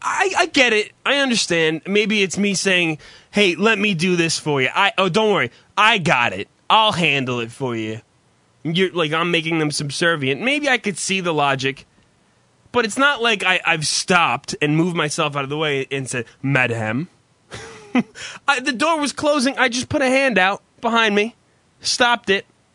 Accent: New Jersey, United States; We're from New Jersey.

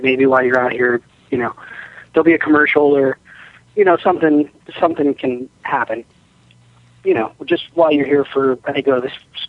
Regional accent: Oklahoma City, Oklahoma, United States; born there; I was born in Oklahoma City

